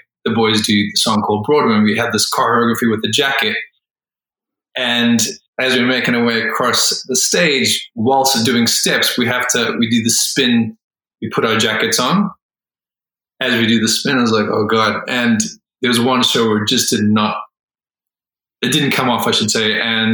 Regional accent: South Africa; which again is very personal because I'm from South Africa.

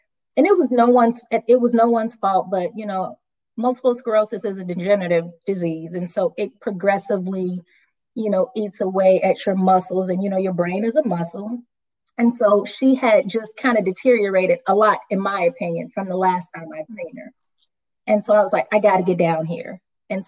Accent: Chicago, Illinois, United States; moved away as an adult; now in Raleigh, United States; but I'm from Chicago. I've always taught in Chicago. I just moved to Raleigh, North Carolina, 4 years ago in March.

